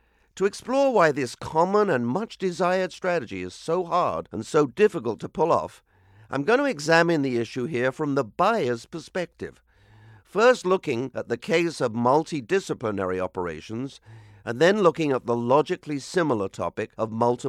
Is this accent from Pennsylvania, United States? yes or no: no; Boston, Massachusetts, United States; the best plumber in Boston, my hometown, was their company